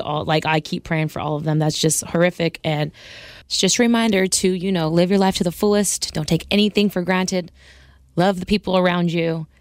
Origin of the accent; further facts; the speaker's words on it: Sacramento, California, United States; I grew up in Sacramento. There's a huge rivalry between the Kings and the Lakers